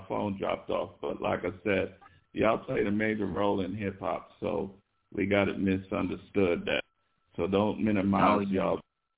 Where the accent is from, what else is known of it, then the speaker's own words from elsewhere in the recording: New York City, New York, United States; I come from New York City. I come from Brooklyn, New York. I know how hip-hop started.